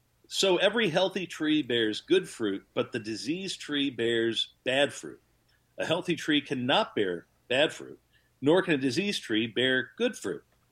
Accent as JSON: {"language": "English", "region": "California", "country": "United States", "tie": "born or raised there", "also_born_or_lived": "Staten Island, United States", "said": "Growing up in California, I never had to shovel snow in my life. But then when I moved to the East Coast, I had to do that, you know, at first when I was in Staten Island."}